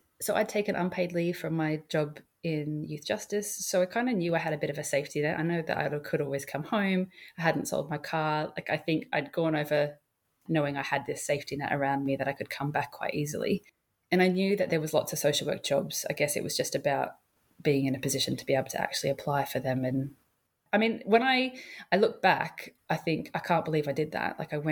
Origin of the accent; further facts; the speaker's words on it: Australia; accent: Australian; now in United Kingdom; my Australian accent just helped me to sound a lot more, I guess, relatable or something.